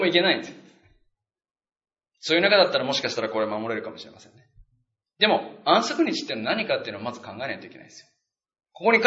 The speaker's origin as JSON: {"language": "Japanese", "region": "Okinawa", "country": "Japan", "tie": "born or raised there", "said": "私は沖縄で育って好きなんですよ豚肉"}